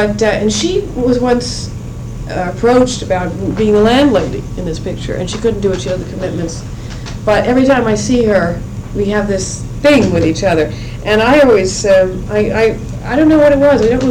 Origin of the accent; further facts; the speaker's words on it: New York, United States; I wasn't taken to the theater, even though I was raised in New York.